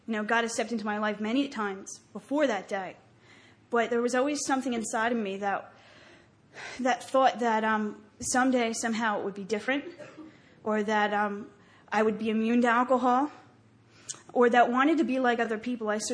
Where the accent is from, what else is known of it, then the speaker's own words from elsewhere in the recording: New Jersey, United States; First of all, I'm from New Jersey. And if anybody knows anything about New Jersey, what you see in the movies and the TV is true. We talk funny.